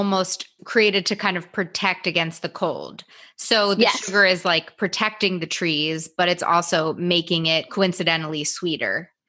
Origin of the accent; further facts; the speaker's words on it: New York, United States; Because I'm, you know, born and raised in New York